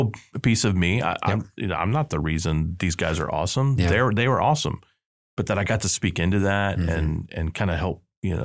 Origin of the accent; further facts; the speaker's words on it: Vermont, United States; And I wanted Paul mainly because he was coming from Vermont and I came from Vermont.